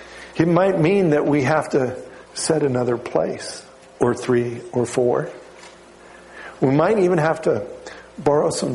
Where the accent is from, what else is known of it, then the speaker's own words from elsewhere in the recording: Canada; now in United States; Now, I was an international student here. I'm from Canada.